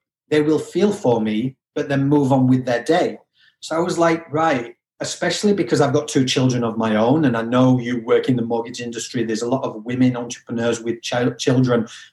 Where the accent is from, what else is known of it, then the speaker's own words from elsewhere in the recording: United Kingdom; with my accent being a little bit all over, I am originally from the UK, as everyone can hear.